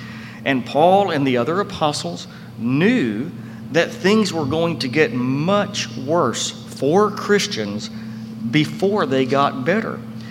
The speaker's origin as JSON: {"language": "English", "country": "United States", "said": "I'm an American second as far as allegiance goes. I love my country."}